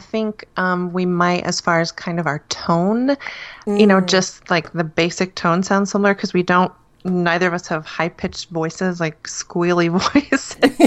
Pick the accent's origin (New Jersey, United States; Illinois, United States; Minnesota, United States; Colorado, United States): Illinois, United States; And that's pretty plain. I mean, that's how my accent, that's where it came from. It's, I mean, people can't really tell, I guess, that I came from there because I don't really have a Northern or Southern accent.